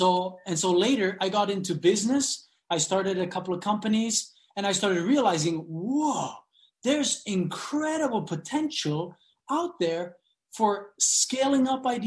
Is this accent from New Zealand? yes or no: no; Switzerland; when I was 19 years old, I grew up in Switzerland, and I just dropped out of college to go and work as a missionary in the mission field in Honduras.